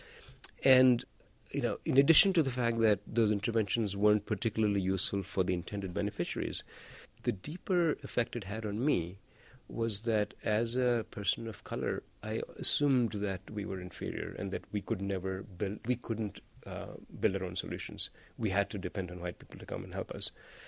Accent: India; When I was growing up in India, you know, lived a perfectly normal middle-class life right next to a slum.

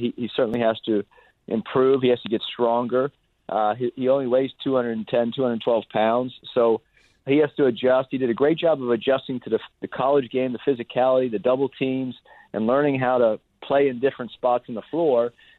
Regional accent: East Coast, United States; growing up in the East Coast, we just don't get to see those late games from the West Coast.

